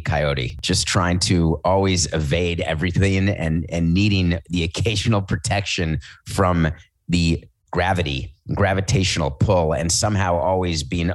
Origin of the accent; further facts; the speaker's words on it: New York City, New York, United States; I have, because I grew up in New York City, so I feel like I have been in more buildings.